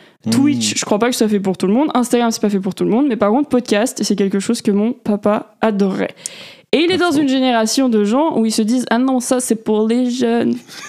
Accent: Auvergne-Rhône-Alpes, France; Alors, on est polynésien, on sait pas surfer, on vient de Haute-Savoie, je fais pas de ski.

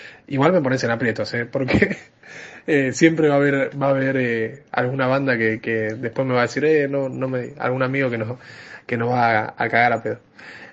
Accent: Buenos Aires Province, Argentina; Acá somos de Zona Sur, ensayamos en Lomas.

